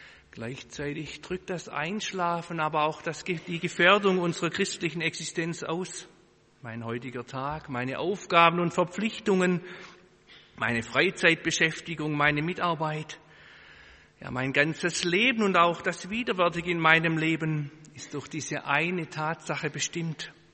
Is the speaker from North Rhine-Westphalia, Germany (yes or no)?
no; Baden-Württemberg, Germany; vielleicht sind da auch Bayern unter uns, ich selber bin Schwabe.